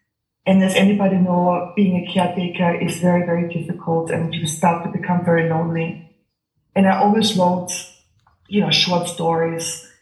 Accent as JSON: {"language": "English", "country": "Austria", "second_language": "English", "moved": "yes", "lives_now": "United States", "said": "I'm an American citizen, so you know, I live mainly in the United States. But I come here during the summertime, during the wintertime, originally from Austria, so I'm traveling a lot."}